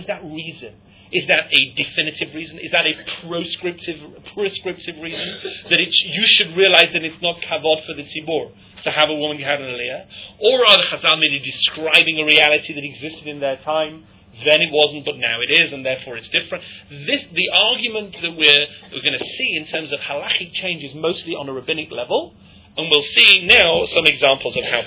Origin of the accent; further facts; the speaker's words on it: United Kingdom; Because I'm British.